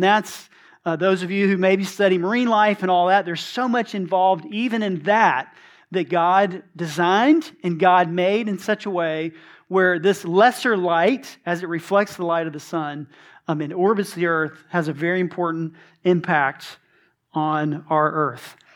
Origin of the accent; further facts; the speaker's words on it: Georgia, United States; I grew up here in Georgia, but it was the first time that I can remember seeing so many stars in the sky